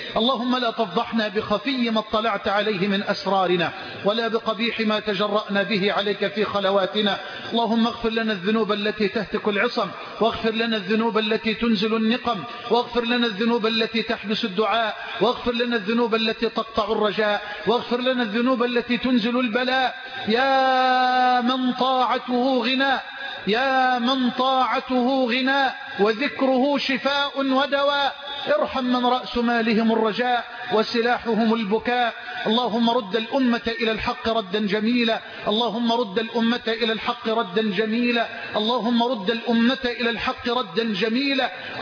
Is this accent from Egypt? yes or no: yes; Egypt; واجعل بلدنا مصر واحة للأمن والأمان.